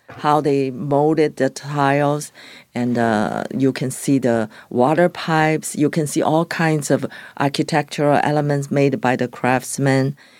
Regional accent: Taiwan; And I grew up in Taiwan, and I can see now people connect through artworks.

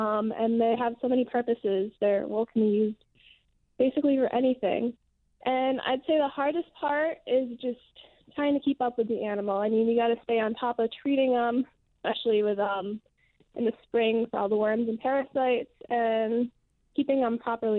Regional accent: Biddeford, Maine, United States; I kind of came from the same area. I was from Biddeford. I only had chickens growing up

